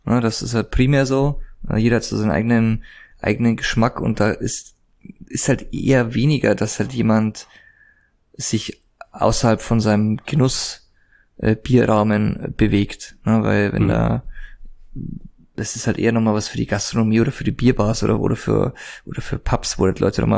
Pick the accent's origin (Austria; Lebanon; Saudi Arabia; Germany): Germany; Bavaria; Ich komme vom Chiemsee aus Bayern